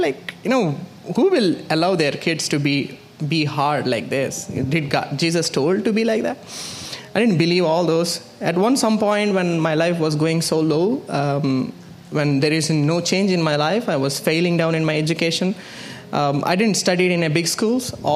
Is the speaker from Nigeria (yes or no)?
no; India; born there; I was born in India.